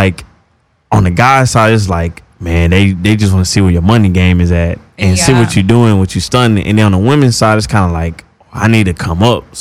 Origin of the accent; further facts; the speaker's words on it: Houston, Texas, United States; I'm from Texas, so I'm from Houston, Texas, so it's different from, I guess, in LA because in the South